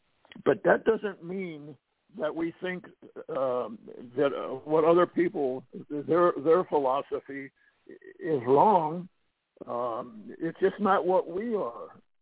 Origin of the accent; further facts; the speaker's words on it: New Jersey, United States; Derek is from Tennessee and I'm from New Jersey.